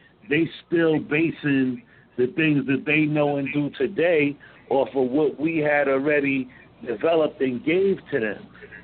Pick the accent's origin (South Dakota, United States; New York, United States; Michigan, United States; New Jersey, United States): New York, United States; Staten Island; also born or lived in Brooklyn; I'm a native New Yorker. I'm out of Staten Island. I was born in Brooklyn. I grew up in the streets of New York, the ghetto, which we call the projects.